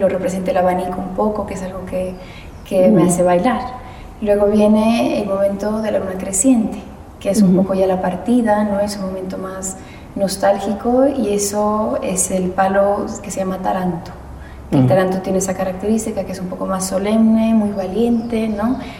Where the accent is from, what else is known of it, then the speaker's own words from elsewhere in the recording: Bolivia; yo vengo de Bolivia y voy hacia ellos, ¿no? Que voy a España y voy a seguir haciendo ese sueño sin olvidar de dónde vengo